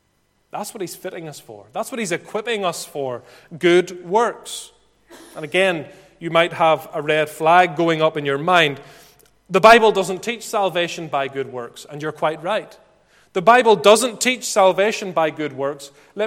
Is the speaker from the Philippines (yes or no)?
no; Ballymena, Northern Ireland, United Kingdom; maybe it's just because I'm from Ballymena